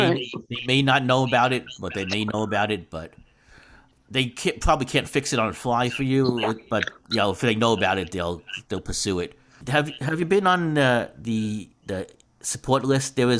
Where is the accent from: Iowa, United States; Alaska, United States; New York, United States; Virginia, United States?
New York, United States; Bronx; accent: Bronx; I mean, and this is true a little bit with my Bronx accent, that some things it kind of likes better than others.